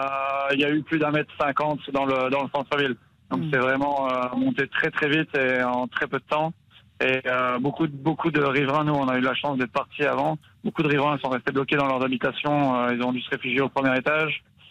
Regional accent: Theux, Wallonia, Belgium; chez nous, à Teux, il n'y a plus rien

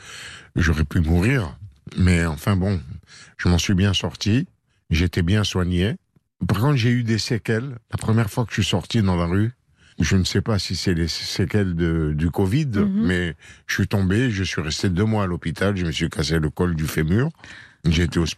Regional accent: Algeria; accent: pied-noir; moi, j'ai pas l'accent français. Quand je parle anglais, j'ai l'accent pied noir.

